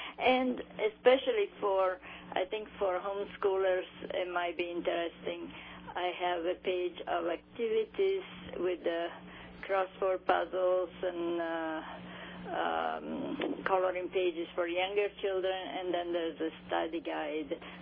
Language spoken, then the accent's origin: English; Italy; accent: Italian; English is a second language; Yes. Yeah, you can tell by my accent that I'm Italian.